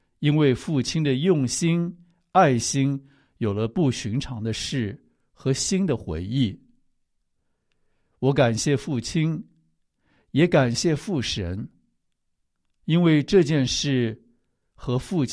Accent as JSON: {"language": "Chinese", "country": "China", "said": "因为这个时代是我们中国人信耶稣传福音的开始了。"}